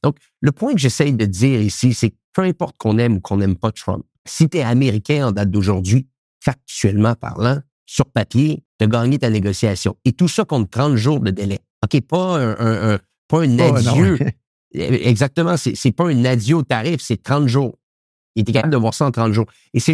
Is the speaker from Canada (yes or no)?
yes; Canada; je pense que c'est également ça qu'on doit se poser comme question en tant que Canadien